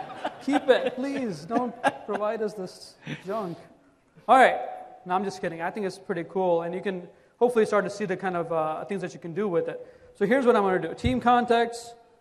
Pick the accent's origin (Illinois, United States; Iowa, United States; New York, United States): Illinois, United States; Chicago; I am from Chicago, by the way, so I'm going to add Chicago in here.